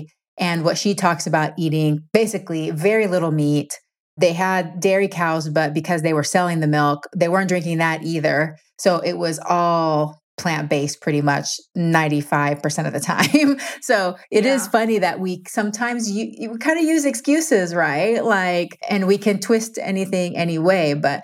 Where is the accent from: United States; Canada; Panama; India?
Panama; because I'm Latin American, so I'm Panamanian, and I feel like my culture and my heritage